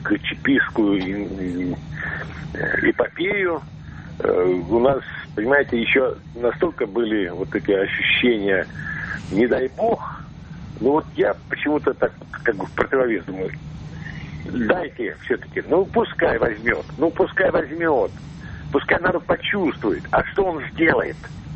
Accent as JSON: {"language": "Russian", "town": "Samara", "region": "Samara Oblast", "country": "Russia", "said": "я из Самары."}